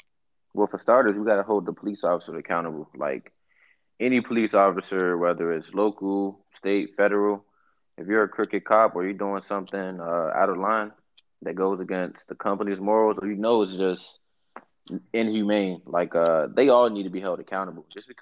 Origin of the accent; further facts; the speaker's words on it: Maryland, United States; Where I grew up at in Prince George's County, that's the largest Black county in America.